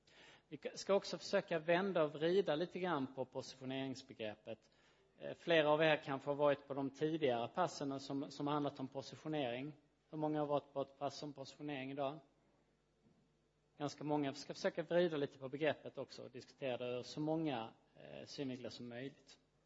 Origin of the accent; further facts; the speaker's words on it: Sweden; Och som svensk så var ju det här såklart oerhört märkligt.